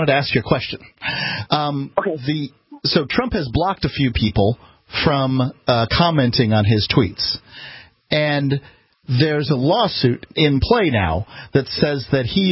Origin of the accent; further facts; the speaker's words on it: Florida, United States; born there; I'm a redneck. I was born out in East Manatee